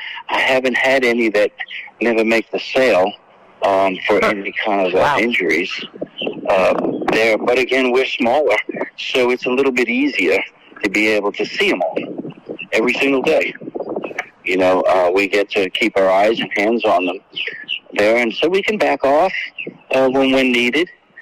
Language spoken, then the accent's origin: English; New York City, New York, United States; Yeah, I did. I'm a New Yorker. I'm a New York bred, and I came from the city